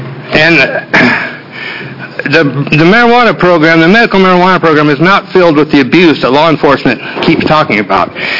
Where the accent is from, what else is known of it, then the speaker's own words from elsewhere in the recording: Eugene, Oregon, United States; I'm from Eugene, Oregon.